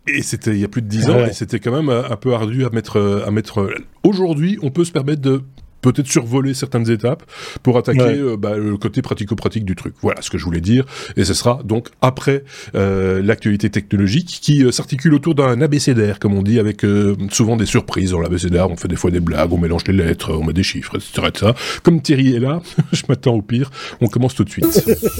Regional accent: Switzerland; ça tombe bien, on est un Suisse.

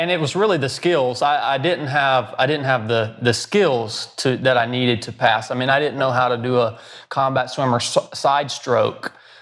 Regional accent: Georgia, United States; Background on me, I was born and raised in North Georgia, never played sports, never swam in a swimming pool.

